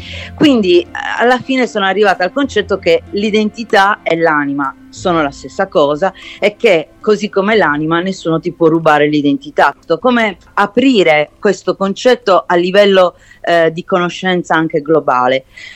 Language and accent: Italian; Sardinia, Italy; now in New York, United States; Sono sarda e vivo a New York da 6 anni.